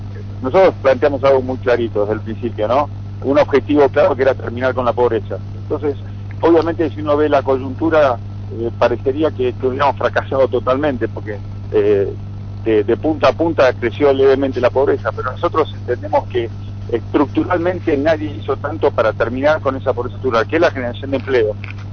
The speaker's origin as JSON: {"language": "Spanish", "country": "Argentina", "said": "somos muchísimos los argentinos"}